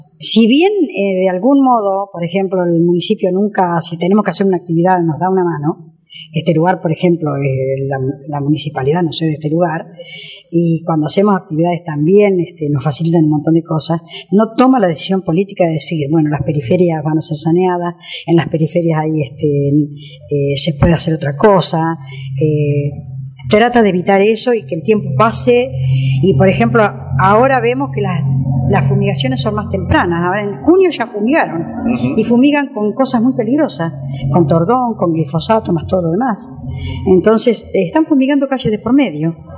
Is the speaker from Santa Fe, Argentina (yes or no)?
no; Los Toldos, Buenos Aires Province, Argentina; also born or lived in Bragado; nací en Bragado. Uh-huh. Pero hace muchísimos años que vivo acá en Los Toldos.